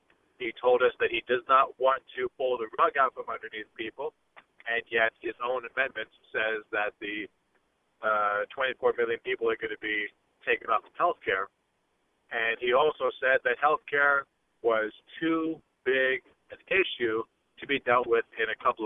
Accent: Canada; I was raised in Canada. I was born in this country.

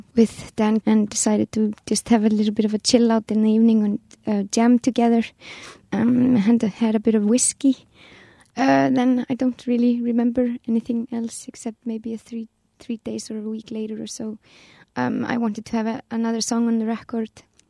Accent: Iceland; I'm from Iceland, but have an Italian father.

